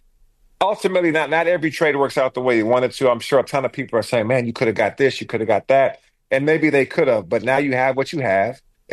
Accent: Alaska, United States; Man, I grew up in Alaska. You know, I grew up in Alaska.

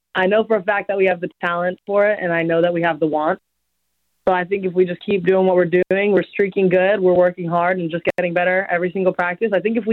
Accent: Los Angeles, California, United States; A really big goal of mine would be to hopefully be in the 2028 Olympic, because it is in my hometown

